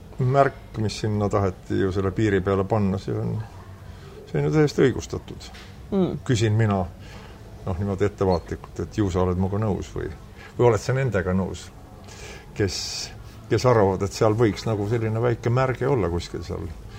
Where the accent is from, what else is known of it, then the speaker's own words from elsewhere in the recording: Saare County, Estonia; me oleme Saaremaalt